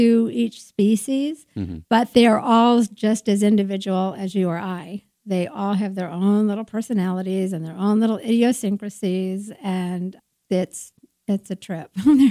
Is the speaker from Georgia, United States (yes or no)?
no; Las Vegas, Nevada, United States; Yes, I'm actually from Las Vegas in the desert